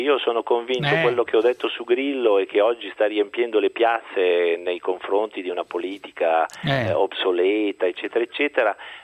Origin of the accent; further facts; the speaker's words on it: Parma, Emilia-Romagna, Italy; Ma ora sono di Parma e quindi non voto a Parma